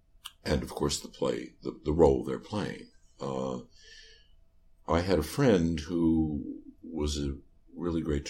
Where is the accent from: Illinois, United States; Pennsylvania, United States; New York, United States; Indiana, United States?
New York, United States; there were no nonprofit institutions theatrically when I was a kid growing up in New York